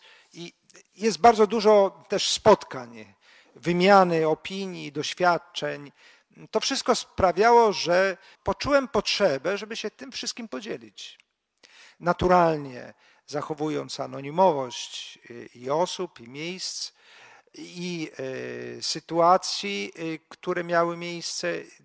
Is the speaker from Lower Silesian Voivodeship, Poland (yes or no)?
no; Białystok, Podlaskie Voivodeship, Poland; Ja jestem białostoczaninem i dlatego Sandomierz znałem raczej z wycieczek szkolnych.